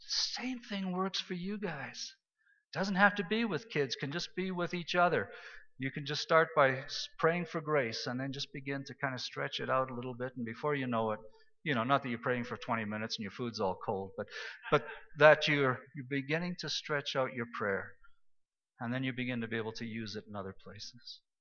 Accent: Saskatchewan, Canada; Well, I was a kid from Saskatchewan. I didn't know what a chainsaw was. I'd never played with one. You know, in Saskatchewan, you can cut any tree down with a paring knife.

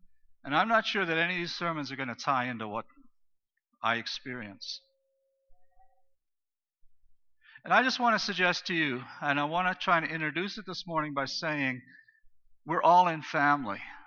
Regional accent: Zambia; I grew up in Africa, I grew up in Zambia

